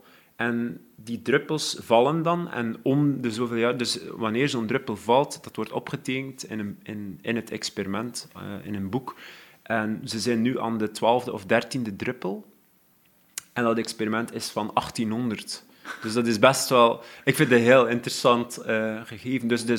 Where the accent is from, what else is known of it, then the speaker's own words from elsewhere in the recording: Belgium; ik ben een Belg